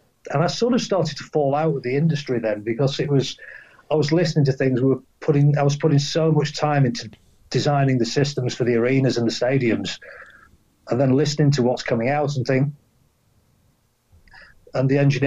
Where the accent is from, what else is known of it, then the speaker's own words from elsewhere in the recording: United Kingdom; as a British engineer, you'd expect me to come out with something like